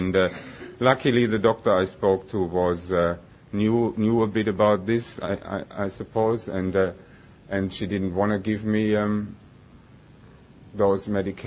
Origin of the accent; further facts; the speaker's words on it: Germany; English is a second language; I was born and I grew up in Germany